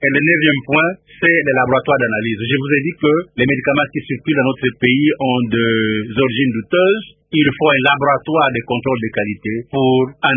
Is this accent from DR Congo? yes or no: yes; Lukula, Kongo Central, DR Congo; also born or lived in Lemba / Madimba; Les études primaires ont été faites d'abord là où je suis né, à Lemba dans les Mayombe, et puis après j'ai complété ces études primaire à Lukula, toujours dans les Mayombe, et l'école secondaire à Lukula, au collège César Lelwanga